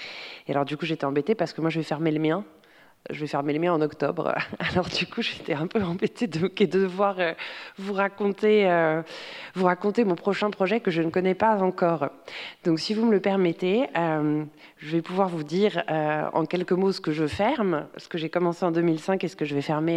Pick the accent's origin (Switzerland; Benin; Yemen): Benin; parce que si je viens du Bénin, c'est l'ancien Dahomey